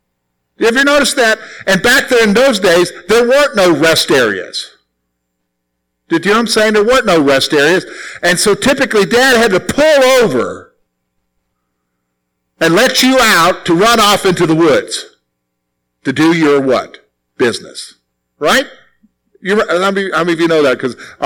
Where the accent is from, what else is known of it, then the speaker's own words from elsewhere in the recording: the South, United States; I remember back as a kid growing up in the South.